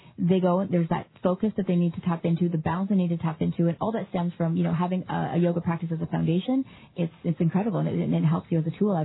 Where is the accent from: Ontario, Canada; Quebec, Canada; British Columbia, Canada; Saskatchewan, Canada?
Ontario, Canada; Toronto; I was at Air Canada Center.